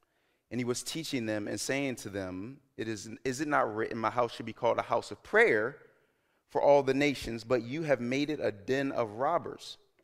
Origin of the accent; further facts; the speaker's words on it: Alexandria, Virginia, United States; now in Dumfries, United States; Since then, I've had the privilege to move down to Dumfries, which is a change for me. I'm from Alexandria.